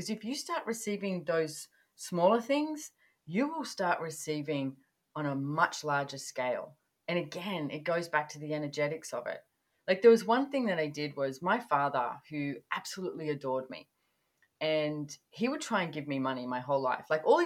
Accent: Australia; born there; I was born in Australia.

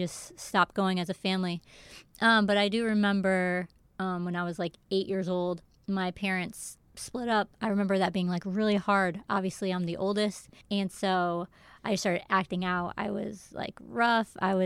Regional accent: Hartford, Connecticut, United States; You know, I grew up in Hartford, Connecticut, and we're Puerto Rican, so we went to catechism.

